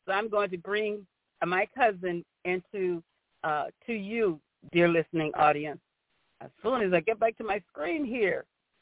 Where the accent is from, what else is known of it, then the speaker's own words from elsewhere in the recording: Pompano Beach, Florida, United States; also born or lived in Brooksville; now in Clearwater, United States; I'm calling from St. Petersburg, Clearwater, Florida, from Florida. As I was born and raised, I was born in Brooksville, Florida, and I was raised in Pompano Beach, Florida, and I had the great honor of having a loving, loving family.